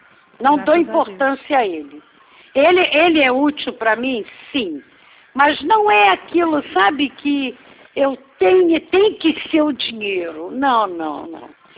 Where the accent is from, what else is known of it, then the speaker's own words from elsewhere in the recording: Brazil; Eu também sou brasileira, nascida aqui.